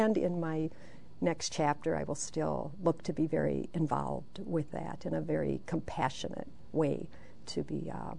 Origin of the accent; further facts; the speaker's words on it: Wisconsin, United States; And I am from Southeast Wisconsin, so I harp about that a lot.